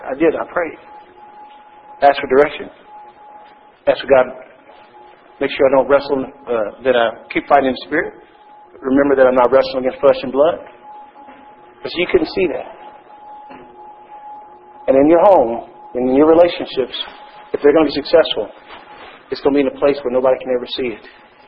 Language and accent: English; Texas, United States; I can remember as a kid growing up in Texas and seeing these big tall trees have been around for ages and ages and ages.